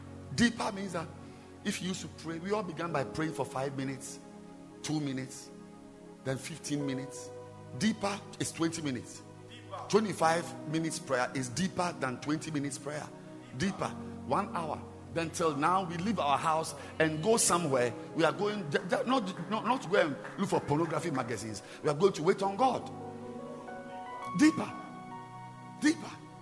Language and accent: English; Ghana; I'm a Ghanaian.